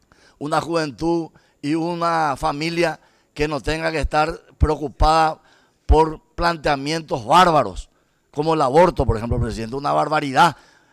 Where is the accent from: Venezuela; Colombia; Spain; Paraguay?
Paraguay; Villa del Rosario, San Pedro; Yo soy oriundo también de Villa del Rosario, Puerto Rosario